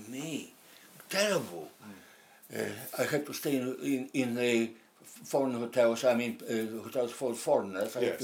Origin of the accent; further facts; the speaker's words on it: Vilnius, Vilnius County, Lithuania; English is a second language; now in United Kingdom; Anyway, I'm from Vilna.